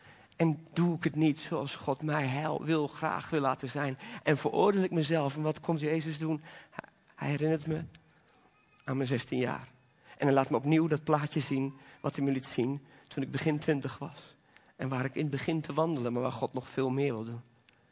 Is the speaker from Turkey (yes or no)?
no; Belgium; born there; Het was een kleine samenkomst in België, waar ik geboren ben.